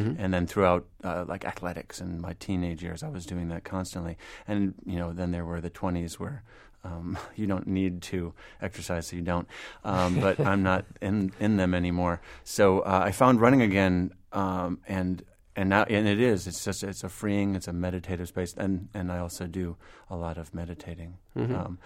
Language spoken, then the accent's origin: English; Ann Arbor, Michigan, United States; I am from Ann Arbor. I spent a lot of time at the Blind Pig.